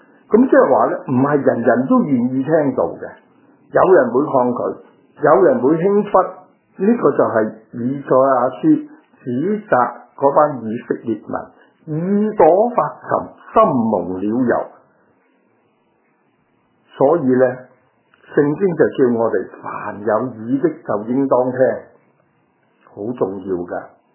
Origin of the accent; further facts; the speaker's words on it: China; 就系我哋中国人讲嘅明察秋毫之末而不见而生